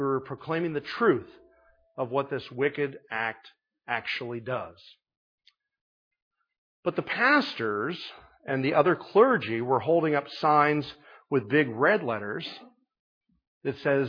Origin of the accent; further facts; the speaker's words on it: Columbus, Ohio, United States; I participated in an abortion protest in the streets of my hometown in Columbus, Ohio.